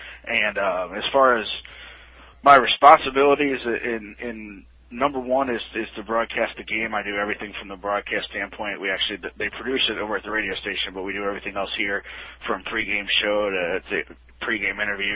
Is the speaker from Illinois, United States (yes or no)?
yes; Springfield, Illinois, United States; also born or lived in Chatham; I'm from Central Illinois originally. I grew up in Springfield and Chatham, which is just outside Springfield.